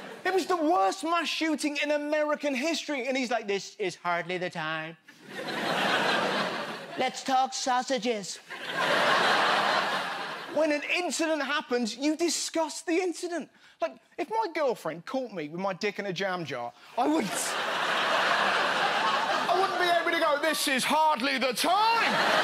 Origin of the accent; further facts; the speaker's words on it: England, United Kingdom; I'm English, we're angry all the time.